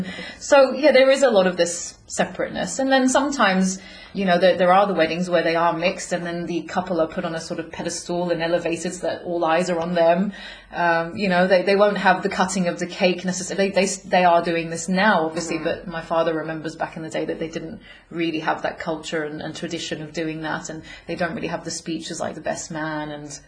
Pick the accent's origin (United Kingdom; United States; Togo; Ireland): United Kingdom; England; born there; also born or lived in Saudi Arabia; I was born in England